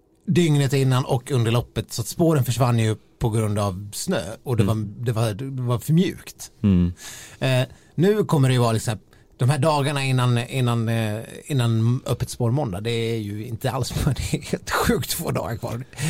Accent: Dalarna County, Sweden; Jag har de 3-4 gångerna jag har varit hemma i Dalarna under vintern och haft med mig skidorna

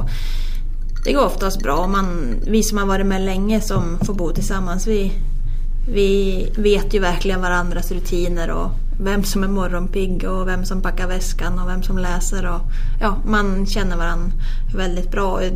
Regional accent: Sveg, Jämtland County, Sweden; när man själv växte upp hemma i Sveg så var det liksom, det var ju Sveg som var vad som hände i Norge eller Frankrike.

